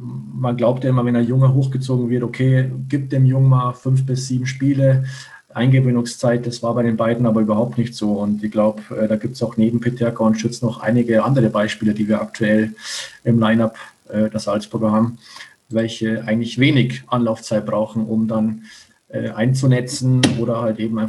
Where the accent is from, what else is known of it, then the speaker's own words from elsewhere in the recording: Landshut, Bavaria, Germany; Und ich komme ja aus Landshut.